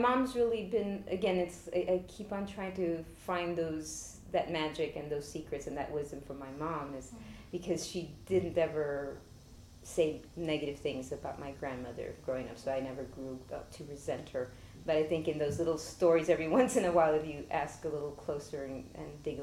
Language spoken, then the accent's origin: English; San Antonio, Texas, United States; born there; I was born here in San Antonio on April 24th, 1960, at the Baptist Memorial Hospital, a few half a mile down from here.